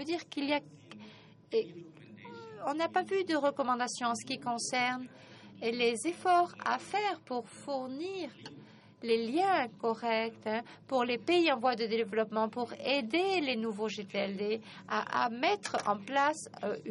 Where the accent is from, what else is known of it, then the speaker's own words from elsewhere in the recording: Senegal; du Sénégal. Bienvenue dans notre pays.